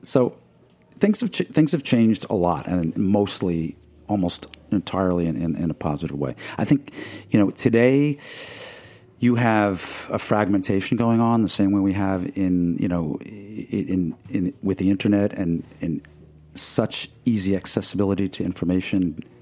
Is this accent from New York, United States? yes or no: yes; Merrick, New York, United States; growing up in Merrick, Long Island, where I did.